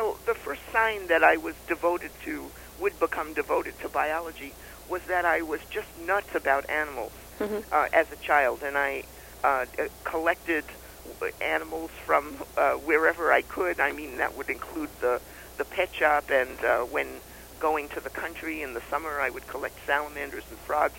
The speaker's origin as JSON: {"language": "English", "region": "New York", "country": "United States", "tie": "born or raised there", "said": "I grew up in New York, was having a very good time, went through the public schools"}